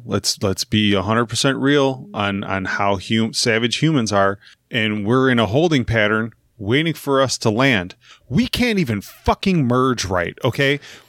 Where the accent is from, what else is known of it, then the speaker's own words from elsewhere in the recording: Chicago, Illinois, United States; I live in the real world. I'm from Chicago. This ain't Mayberry.